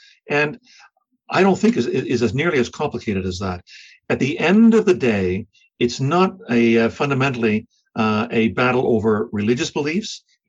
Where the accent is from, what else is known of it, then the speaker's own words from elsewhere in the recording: Canada; In my ability to be able to enjoy, as a Canadian, political rights and social rights